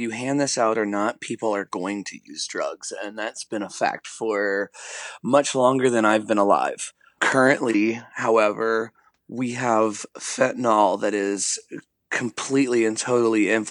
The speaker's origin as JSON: {"language": "English", "region": "Midwest", "country": "United States", "said": "We're from the Midwest. It's been really, really bad here."}